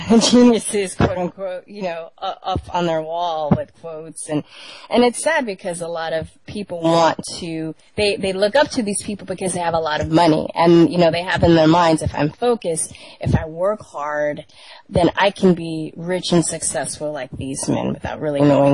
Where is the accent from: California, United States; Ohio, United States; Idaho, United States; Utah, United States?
California, United States; And I'm from California, so they had the Common Core.